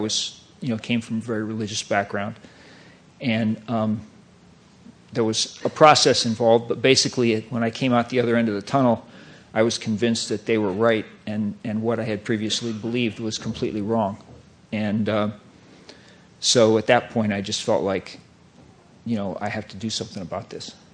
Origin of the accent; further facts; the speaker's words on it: Midwest, United States; Well, sure, I come from the Midwest, from a small town.